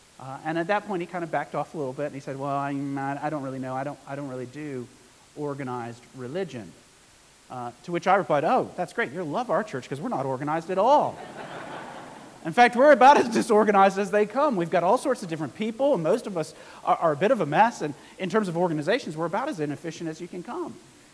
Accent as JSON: {"language": "English", "country": "United States", "lives_now": "St. Helier, Jersey", "said": "I am from originally from America, but living in Jersey now, and love living in Jersey."}